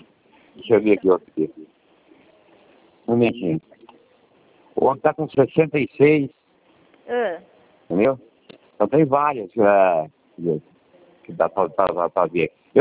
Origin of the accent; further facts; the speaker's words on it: Marília, São Paulo, Brazil; eu sou de Marília, que está de São Paulo